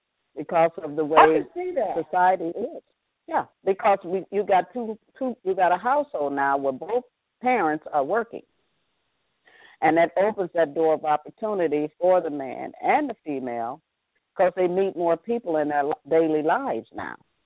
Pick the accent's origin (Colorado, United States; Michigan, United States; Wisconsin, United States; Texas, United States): Michigan, United States; I'm from Michigan. So, look, I grew up in Michigan.